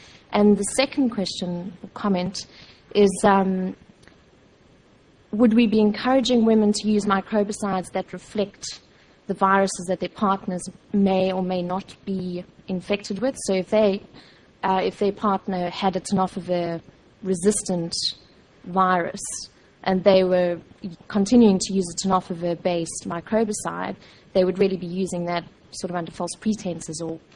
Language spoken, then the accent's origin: English; South Africa; also born or lived in Australia; from South Africa and Australia.